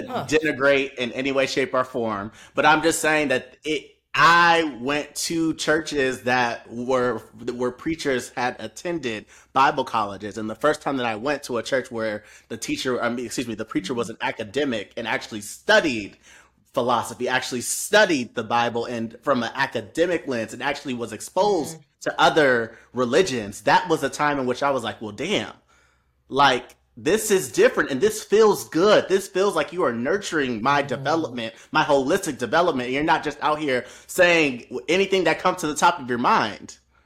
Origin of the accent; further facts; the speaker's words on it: West Coast, United States; growing up on the West Coast, I didn't really feel that.